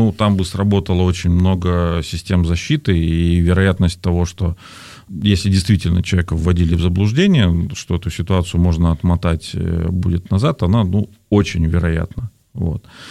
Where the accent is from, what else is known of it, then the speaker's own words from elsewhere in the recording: Perm, Perm Krai, Russia; когда сам в родном городе Перми, еще работая журналистом там, на стыке веков